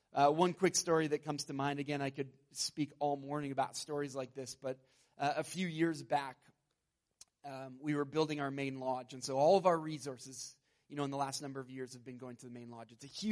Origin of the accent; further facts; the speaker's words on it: Spruce Grove, Alberta, Canada; I grew up in Spruce Grove, just down the road from here, in an NAB church.